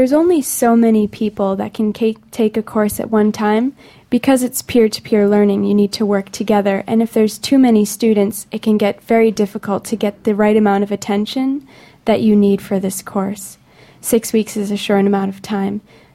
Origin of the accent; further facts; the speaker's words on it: United States; I come from the United States, where education is outrageously expensive and very, very competitive.